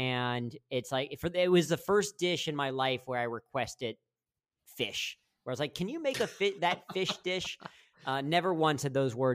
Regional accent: Mason, Ohio, United States; so I grew up in Mason, so a lot of times we're out in that area.

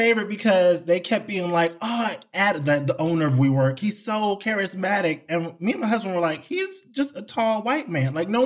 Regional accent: New York, United States; I'm black. I'm queer. I'm from New York.

